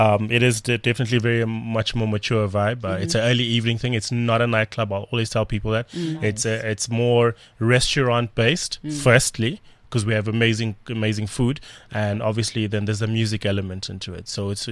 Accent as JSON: {"language": "English", "country": "Mozambique", "lives_now": "South Africa", "said": "I'm from Mozambique, but my handle is"}